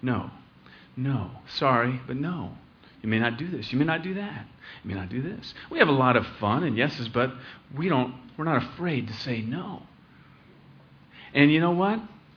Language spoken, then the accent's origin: English; Fort Collins, Colorado, United States; Fort Collins, Colorado. Rush Limbaugh had a rally. It was 10, 12 years ago, and he came to my hometown